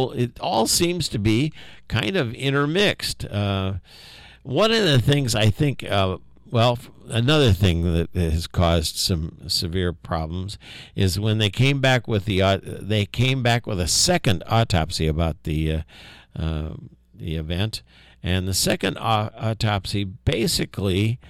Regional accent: South Bend, Indiana, United States; I grew up in South Bend, Indiana. I went to school at South Bend Central, which is about 30-35% African American.

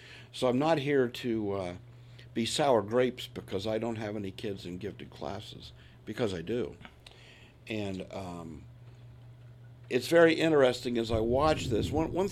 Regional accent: Hilliard, Ohio, United States; I was from Hilliard

